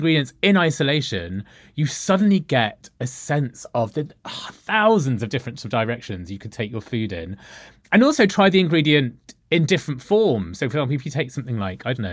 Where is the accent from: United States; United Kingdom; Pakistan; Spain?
United Kingdom; I guess it's to do with me myself being British Indian, and this idea of sort of not being just British, not being just Indian, but being this third culture in between.